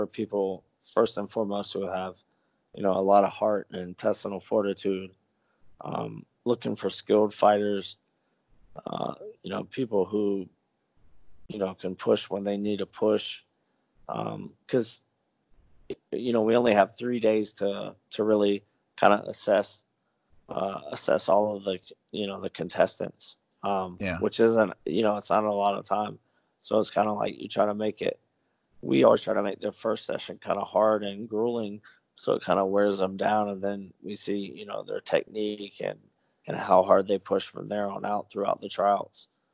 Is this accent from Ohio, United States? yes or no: no; North Carolina, United States; moved away as an adult; also born or lived in Atlanta; now in Thailand; You know, I'm from North Carolina, but I spent most of my time after college before I moved to Thailand in Atlanta.